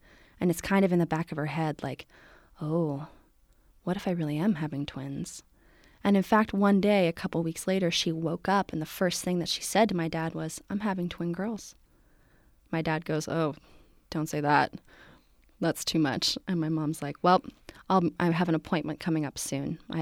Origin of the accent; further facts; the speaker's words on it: Morristown, New Jersey, United States; born there; And I was born in Morristown, New Jersey.